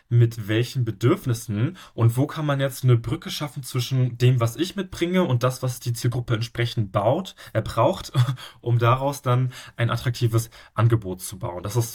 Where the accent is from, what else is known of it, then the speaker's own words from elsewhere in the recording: Berlin, Germany; ich bin in Berlin aufgewachsen, ich war auch schon immer in Deutschland, aber trotzdem sieht man direkt, wenn man mich sieht, dass ich einen ausländischen Hintergrund habe